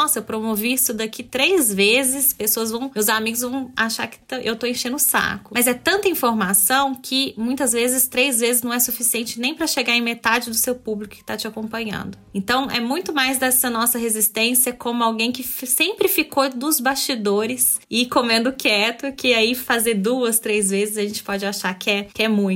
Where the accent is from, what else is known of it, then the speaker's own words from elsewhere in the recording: Minas Gerais, Brazil; Eu sou mineira. Eu cresci ouvindo essa questão, né?